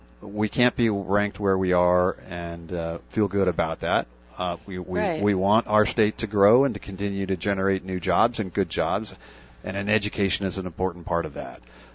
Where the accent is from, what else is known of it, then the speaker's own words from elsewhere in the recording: Tucson, Arizona, United States; now in Phoenix, United States; I grew up in Tucson. Uh-huh. My last 15 years, I've been living in Phoenix.